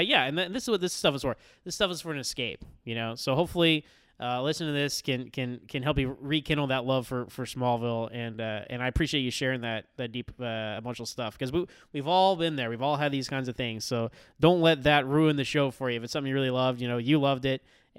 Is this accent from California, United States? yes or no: no; Clearwater, Florida, United States; I grew up in Clearwater, a half hour south of where I live now.